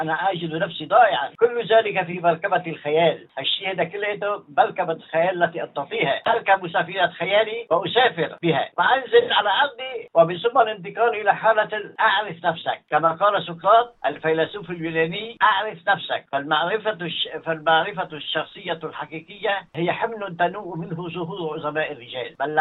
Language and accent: Arabic; Saudi Arabia; now in Melbourne, Australia; أنه أنا جاي من بلد حرمين وجيت الآن هون